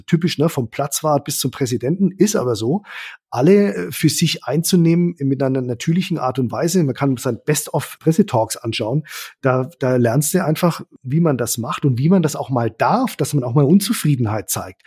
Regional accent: Bavaria, Germany; also ich bin ja nicht gebürtiger Nürnberger, aber ich komme aus der Region

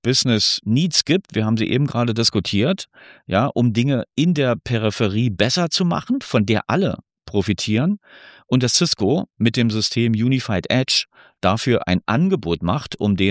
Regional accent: Berlin, Germany; Ja, na, wir als Berliner, ich denke mal, wir sollten jetzt hier ganz schüchtern sein.

